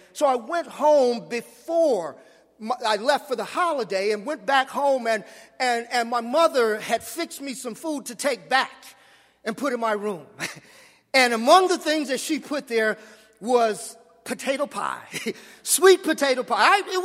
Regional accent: Los Angeles, California, United States; I grew up in Los Angeles, and well, a lot of people who are not from Los Angeles don't really know about the city, but it was South Central.

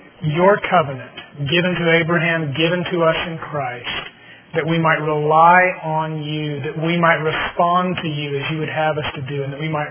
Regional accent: El Paso, Texas, United States; But, growing up in El Paso, which is about 5,000 miles from everything out there. It is in the state of Texas.

